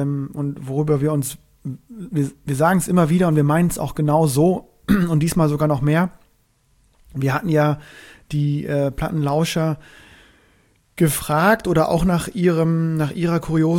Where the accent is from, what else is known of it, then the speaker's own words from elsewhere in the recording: Northern Germany, Germany; als ich als Norddeutscher gegen die Wessis gespielt habe